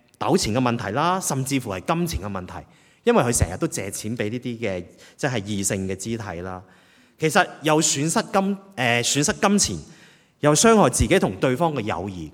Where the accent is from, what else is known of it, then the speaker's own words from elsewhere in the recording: China; 好像我们中国人讲一句说话，有如天助